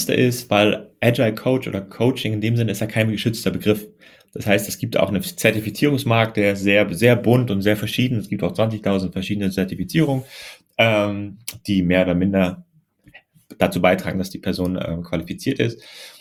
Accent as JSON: {"language": "German", "country": "Germany", "said": "ich komme ja aus Deutschland, bin auch so selber durchs Studium gegangen"}